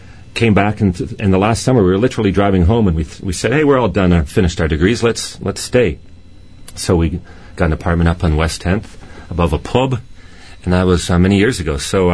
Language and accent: English; Toronto, Ontario, Canada; moved away; I grew up in Toronto.